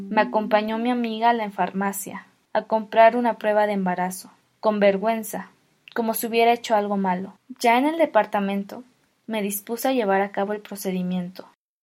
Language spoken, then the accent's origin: Spanish; Morelos, Mexico; Me regresé a Morelos, de donde soy